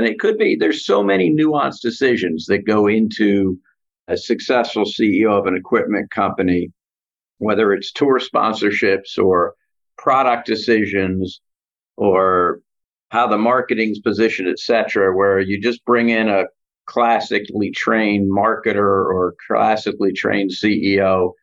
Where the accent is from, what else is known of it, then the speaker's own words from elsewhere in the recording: Northeast, United States; I grew up caddying in the Northeast.